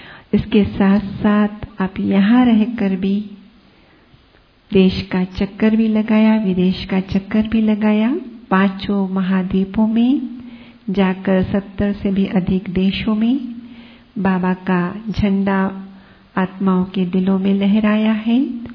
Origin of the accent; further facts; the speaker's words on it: Nagpur, Maharashtra, India; हम नागपुर से बिलोंग करते हैं, तो नागपुर में रहे कुछ समय सेवार्थ